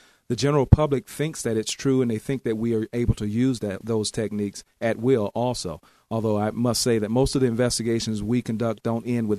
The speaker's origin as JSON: {"language": "English", "region": "Georgia", "country": "United States", "tie": "born or raised there", "lives_now": "Knoxville, United States", "said": "I was born and raised in Georgia, so I'm used to Southern hospitality, but the people of Knoxville has taken it to a completely different level."}